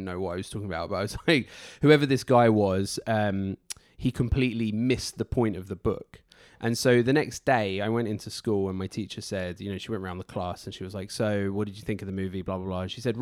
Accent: Portugal; I grew up in Portugal, actually, because my parents worked in the tourism industry. I went to a school, the International School of the Algarve. It wasn't a big school.

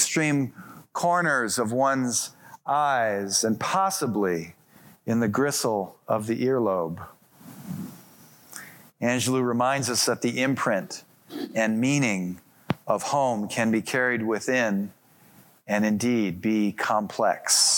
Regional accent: Michigan, United States; I was born in Southwest Michigan. That's where I grew up, and that's where my first Christmases were. But I've lived out here for 31 years, and now this is home.

